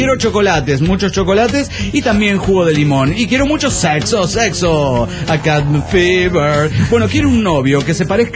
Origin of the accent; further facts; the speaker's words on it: Chetumal, Quintana Roo, Mexico; de Chetumal, Quintana Roo.